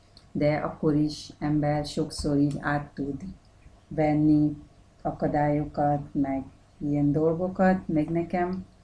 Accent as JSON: {"language": "Hungarian", "country": "India", "said": "Hát nekem, én egy indiai vagyok"}